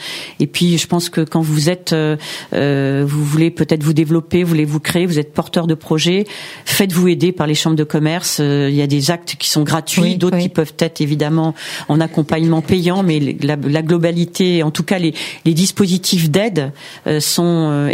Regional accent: Île-de-France, France; Bon, moi, évidemment, je suis de la Seine-Saint-Denis.

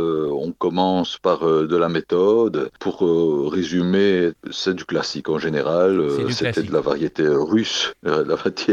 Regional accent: Saint-Ghislain, Wallonia, Belgium; Je suis natif de Saint-Guilain, donc c'est dans le Hainaut, à une trentaine de kilomètres de Maubeuge et de Valenciennes.

